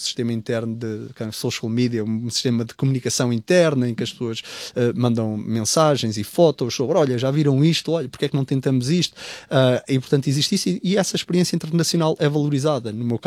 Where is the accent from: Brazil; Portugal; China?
Portugal; now in Australia; muitos de nós portugueses e eventualmente todas as comunidades imigrantes pelo mundo sentirão, que ao ter um sotaque diferente, imediatamente nós anunciamos que não somos australianos